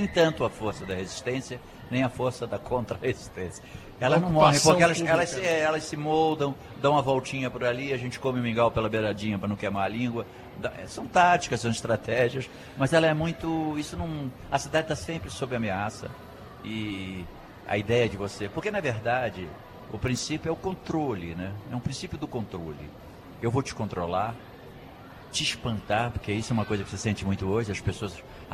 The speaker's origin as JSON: {"language": "Portuguese", "region": "Rio de Janeiro", "country": "Brazil", "moved": "yes", "said": "os amigos meus de Rio, eu sou carioca, né? E vim para cá em 72."}